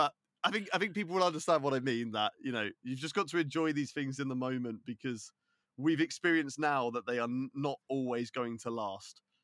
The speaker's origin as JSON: {"language": "English", "country": "United Kingdom", "said": "I'm a patriotic Brit, and I will support people from my home country all the time."}